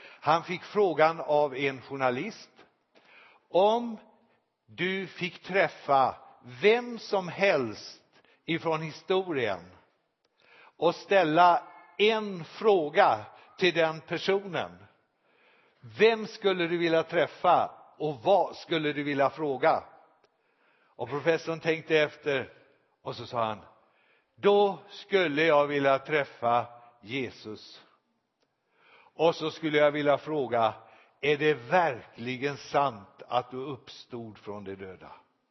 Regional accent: Vårgårda, Västra Götaland County, Sweden; Jag kommer alltså från Vårgårda i Västergötland.

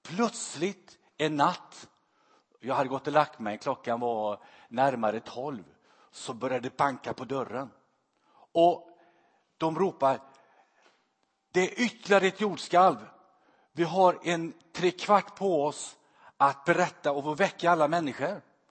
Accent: Sweden; Vi är ju svenskar också.

